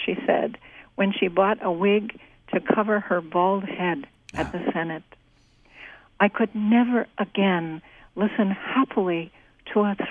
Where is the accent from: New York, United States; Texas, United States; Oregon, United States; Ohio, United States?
New York, United States; New York City; No, I grew up in New York City, but luckily we spent the summers in different places that were like Long Island and were more in nature.